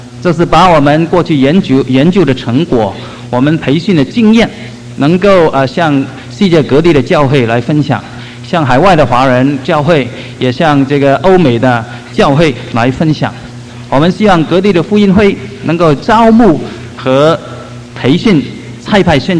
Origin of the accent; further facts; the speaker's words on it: Hong Kong; moved away as an adult; now in United States; 我是在香港出生，香港长大，然后在来美国念大学的时候这个信耶稣，那个是20几年前，我在西北大学念电子工程的时候。